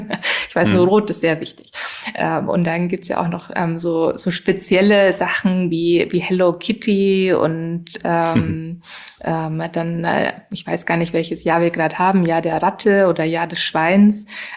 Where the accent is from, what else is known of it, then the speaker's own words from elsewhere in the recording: Germany; ursprünglich bin ich ja aus Deutschland und ich bin schon auch eher ein direkter Mensch.